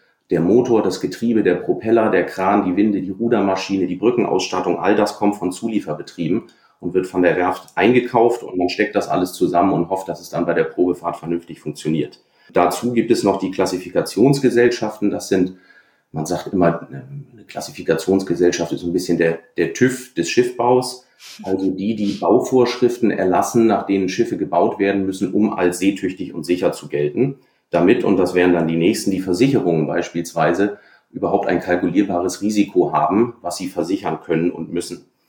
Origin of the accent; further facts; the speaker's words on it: Hamburg, Germany; Ich bin an der Elbe aufgewachsen und habe regelmäßig die Riesenpötte vorbeifahren sehen.